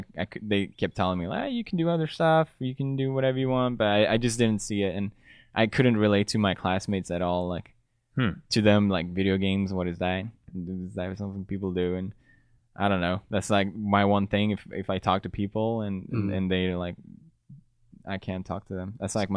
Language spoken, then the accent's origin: English; Gothenburg, Västra Götaland, Sweden; No, I grew up in Gothenburg. Have you heard of that?